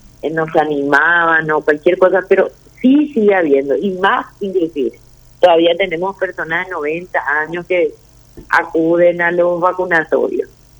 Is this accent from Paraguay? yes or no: yes; Paraguay; como paraguayos